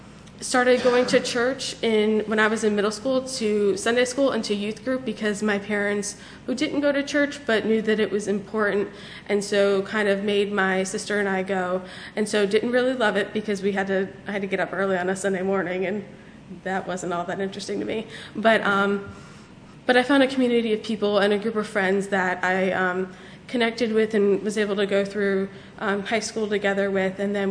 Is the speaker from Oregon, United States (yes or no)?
no; Florida, United States; now in Tallahassee, United States; Yes. Yeah, lived there my whole life until I came to Tallahassee.